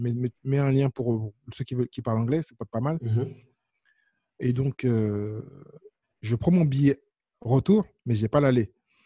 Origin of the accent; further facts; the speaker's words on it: France; mais je reste quand même le français. Mon accent est toujours aussi basique. Même si je comprends bien, je parle bien.